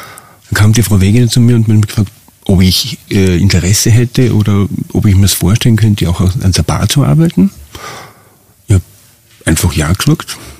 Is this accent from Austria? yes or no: yes; Vienna, Austria; born there; Ja, weil ich bin gebürtiger Wiener, bin von Wien, von der Großstadt, einfach in die Berge gefahren